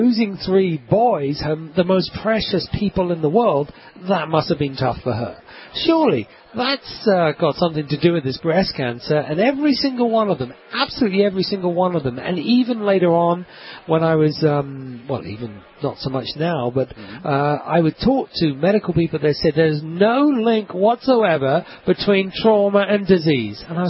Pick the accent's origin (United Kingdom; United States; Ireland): United Kingdom; England; I'm English.